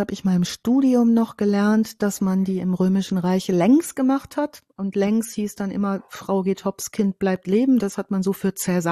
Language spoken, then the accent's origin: German; North Rhine-Westphalia, Germany; Ich komme ja aus Ostwestfalen, vom Plattenland.